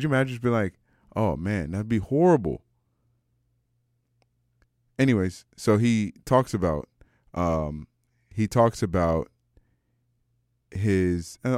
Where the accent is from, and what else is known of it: Canada